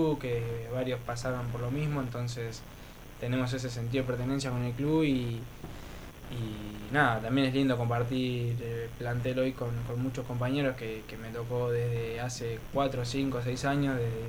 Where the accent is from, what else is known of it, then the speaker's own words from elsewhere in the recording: La Plata, Buenos Aires Province, Argentina; Yo en realidad, bueno, mi familia es de Pehuajó, pero uh-huh. yo me crié en La Plata.